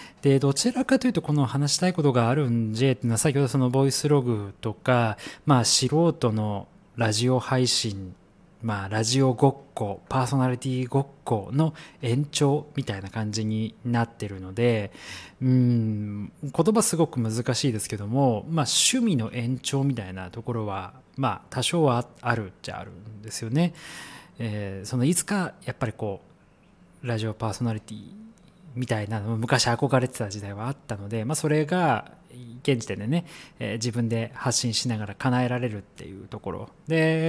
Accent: Chiba, Japan; also born or lived in Fukushima / Saitama; 生まれは福島なんですけども、育ちがずっと千葉でしてね、なので、まあ、30年のうち まあ、多くは、まあ、青春時代は間違いなく千葉ですし、まあ、社会人はどちらかというと千葉ではないですが、まあ、今帰ってきてまた千葉県に住んでいるという形ですので

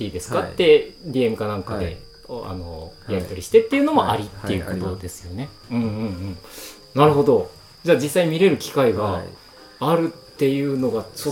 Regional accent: Hokkaido, Japan; だから例えば僕は私は北海道なんですけど

